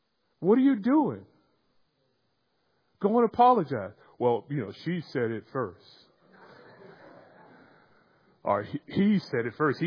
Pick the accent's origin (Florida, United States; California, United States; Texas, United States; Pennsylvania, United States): Florida, United States; now in Baltimore, United States; Now, growing up in Florida, I know the fever heat of summer. But you know the fever heat of summer here in Baltimore, do you not?